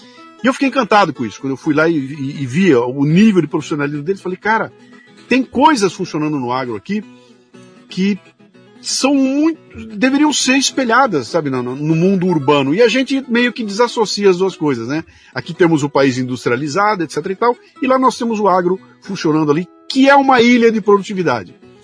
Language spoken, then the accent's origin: Portuguese; Bauru, São Paulo, Brazil; Eu sou de Bauru, né, cara? Então eu tenho o pé lá, né?